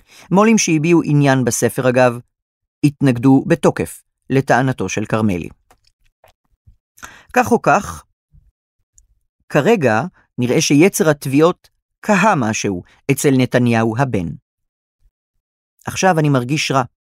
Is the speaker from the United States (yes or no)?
yes; Atlantic City, New Jersey, United States; גדלתי באטלנטיק סיטי, ניו ג'רזי. רוב השנה הבתים סביבנו עמדו ריקים, ובקיץ הם היו מתמלאים ביהודי פילדלפיה העשירים.